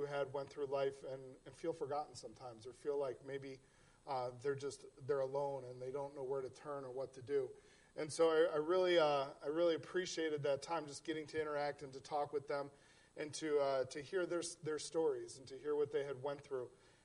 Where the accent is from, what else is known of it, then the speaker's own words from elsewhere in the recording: Chicago, Illinois, United States; moved away as an adult; And I grew up in Chicago. I'm really glad to be from Chicago, not there anymore.